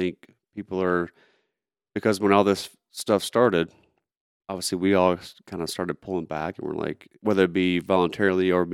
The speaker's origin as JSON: {"language": "English", "town": "Shreveport", "region": "Louisiana", "country": "United States", "tie": "born or raised there", "said": "Shreveport, Louisiana."}